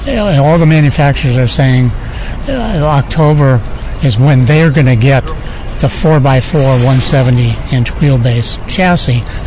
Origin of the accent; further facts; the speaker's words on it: Chandler, Arizona, United States; I'm from Chandler, Arizona.